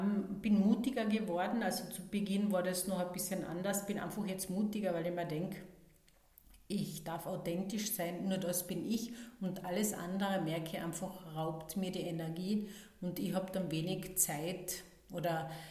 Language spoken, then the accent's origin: German; Carinthia, Austria; ich bin eben aus Österreich, aus Kärnten.